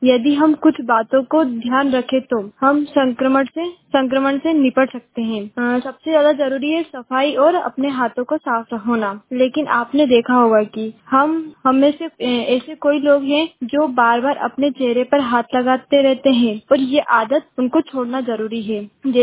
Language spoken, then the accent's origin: Hindi; Jirapur, Madhya Pradesh, India; मैं ब्लॉक जिरापुर से हूँ, राजगढ़ डिस्ट्रिक्ट में है।